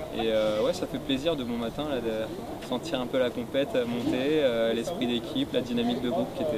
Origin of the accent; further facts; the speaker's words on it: Île-de-France, France; je suis prof de tennis, je suis originaire de la région de l'Essonne.